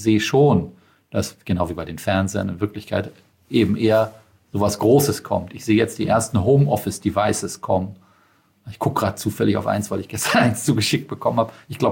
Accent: Schleswig-Holstein, Germany; und ich bin aus Schleswig-Holstein

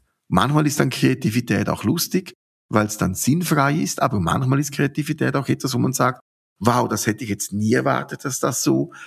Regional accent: Switzerland; was ich als Schweizer jetzt nie machen würde

